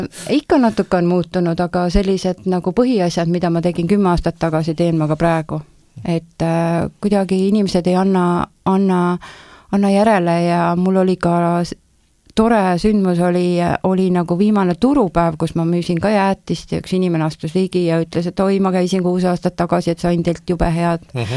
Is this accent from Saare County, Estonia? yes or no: yes; Saare County, Estonia; me oleme ju saarlased